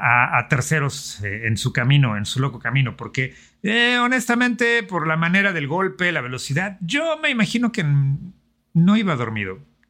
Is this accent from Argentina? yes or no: no; Mexico; somos muy irresponsables, como mexicanos, como latinos